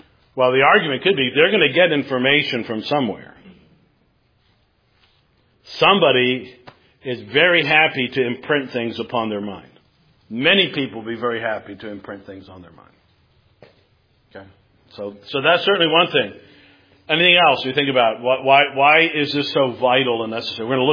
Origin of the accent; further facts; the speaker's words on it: New York, United States; born there; also born or lived in Virginia; When I was a kid, so I grew up in, I was born in New York, moved around a little bit. I spent some years in Virginia. My dad worked at a naval base.